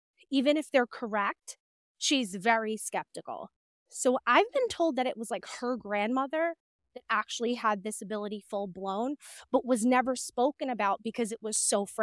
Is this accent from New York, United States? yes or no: yes; New York, United States; I would say grew up in a rather unique, niche place in New York City. I grew up in the Bronx, which is arguably one of the most infamous boroughs in New York.